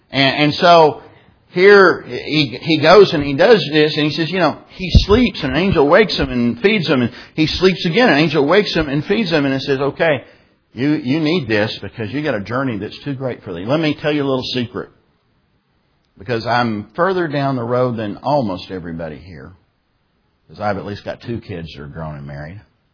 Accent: Texas, United States; I grew up out in West Texas, and we'd see these, what we call dust devils, these little whirlwinds that take off

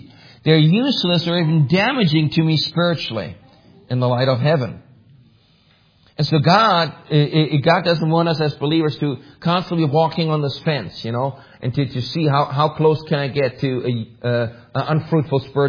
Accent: Germany; growing up in Germany, I mean, every boy had to learn how to play soccer.

